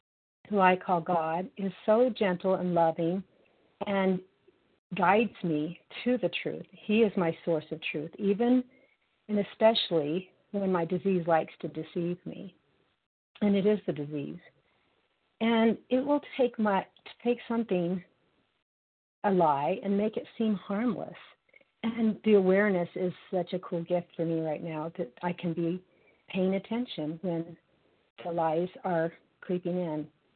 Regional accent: Utah, United States; I'm from Utah.

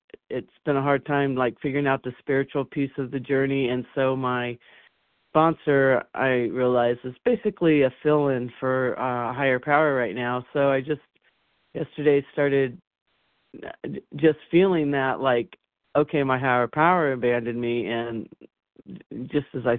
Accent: Washington, United States; I'm from Washington State

